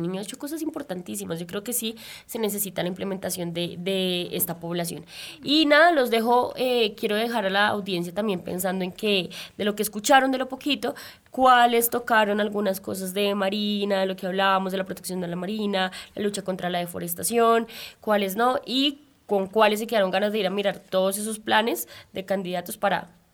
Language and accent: Spanish; Colombia; es ese el momento en el que como colombianos tenemos que leer las propuestas